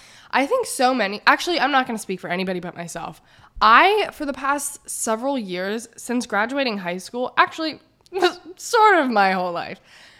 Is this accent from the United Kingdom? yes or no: yes; United Kingdom; Also British, obviously. But now I can add in my southern accent.